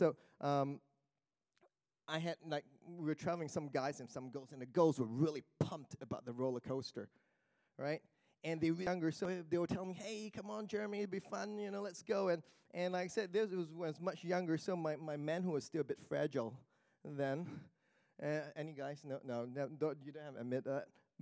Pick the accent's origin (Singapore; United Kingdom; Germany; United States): Singapore; I was born in Singapore. I lived in several other places, but grew up over in Singapore.